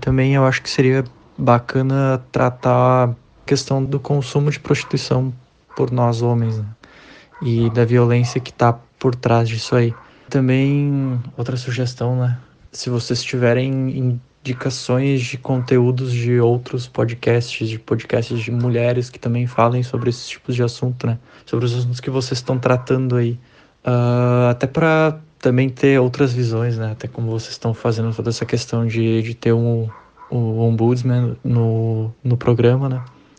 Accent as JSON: {"language": "Portuguese", "region": "Rio Grande do Sul", "country": "Brazil", "said": "eu sou aqui do Rio Grande do Sul."}